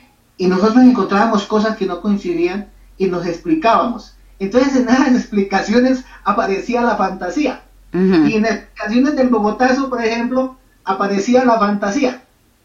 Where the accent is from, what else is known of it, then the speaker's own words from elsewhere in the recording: Colombia; lo analizaba como colombiano